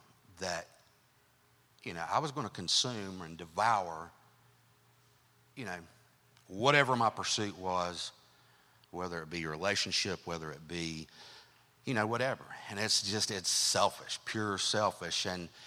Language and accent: English; Boone, North Carolina, United States; I grew up in Boone. I'm a Boone goon. Yeah. Grew up in Three Forks Baptist Church.